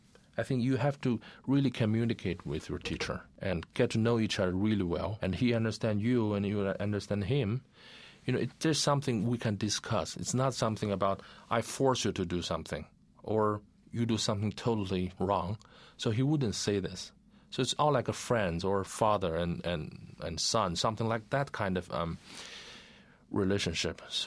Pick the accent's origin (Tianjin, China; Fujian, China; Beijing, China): Tianjin, China; parents, they're both singers, so they were the classmates in the Tianjin Conservatory of Music from my hometown, and that's how they met.